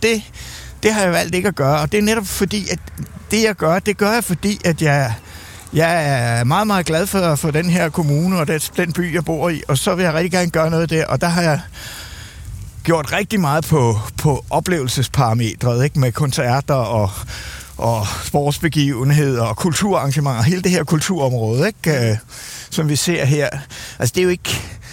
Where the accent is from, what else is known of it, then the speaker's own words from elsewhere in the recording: Tunisia; now in Denmark; jeg kommer altså også fra Tunesien